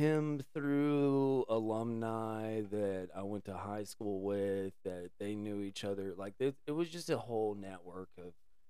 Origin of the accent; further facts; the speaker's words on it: Houston, Texas, United States; I am from Houston, yes.